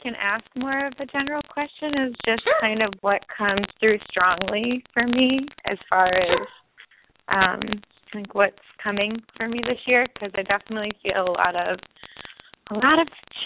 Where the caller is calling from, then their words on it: Illinois, United States; I'm calling from Illinois.